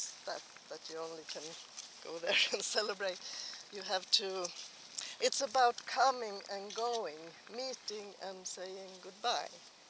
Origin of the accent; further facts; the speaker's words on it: Sweden; English is a second language; from Sweden. And I speak English now